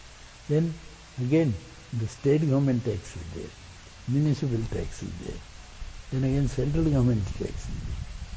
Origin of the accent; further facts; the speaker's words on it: India; fortunately we are from India, so Sanskrit and our language is not very different.